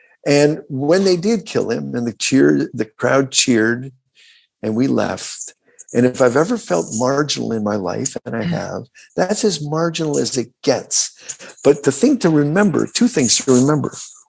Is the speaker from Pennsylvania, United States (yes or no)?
no; Chicago, Illinois, United States; because in Chicago, which is my hometown and where I do all my political work, and I think it is an important hub of so many movements.